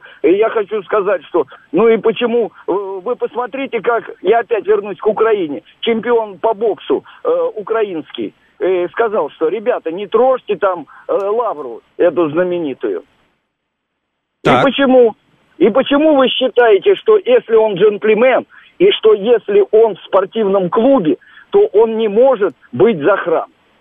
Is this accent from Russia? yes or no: yes; Moscow, Russia; я из Москвы.